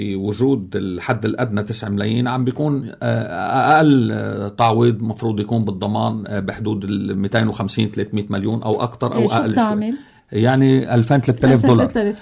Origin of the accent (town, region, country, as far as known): Lebanon